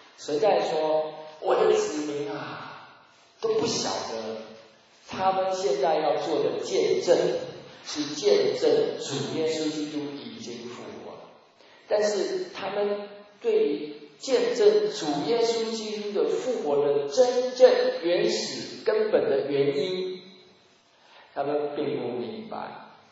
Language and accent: Chinese; Taiwan; now in United States; 好像我们台湾人跑到温州啊，跑到宁波